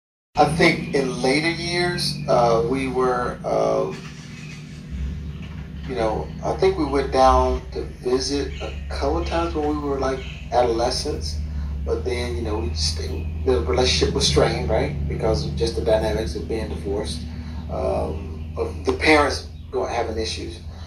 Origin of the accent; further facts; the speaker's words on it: Chicago, Illinois, United States; born there; I was born in Chicago, Illinois.